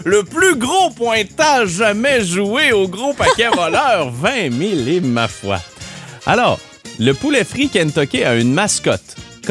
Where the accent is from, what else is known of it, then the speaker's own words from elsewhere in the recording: Rimouski, Quebec, Canada; Moi, tu sais, je veux dire, je viens de Rimouski.